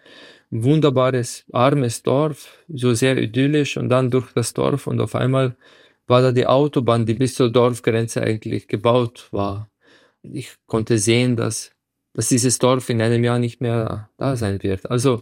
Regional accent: Ptuj, Drava, Slovenia; Diese Frau stammt aus der gleichen Stadt, wo ich herkomme, aus Ptuj, Betau, aus der slowenischen Südsteiermark.

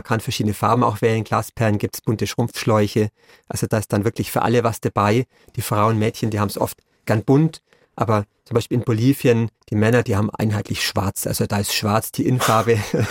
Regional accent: Thalkirchdorf, Bavaria, Germany; also born or lived in Immenstadt; Thalkirchdorf heißt das Dorf und das ist wirklich am Rande der Berge.

